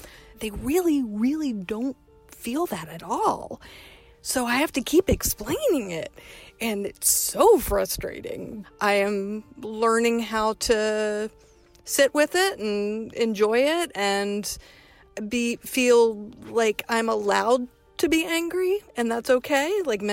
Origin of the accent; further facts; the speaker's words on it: the South, United States; I grew up in the South. You're not supposed to do that.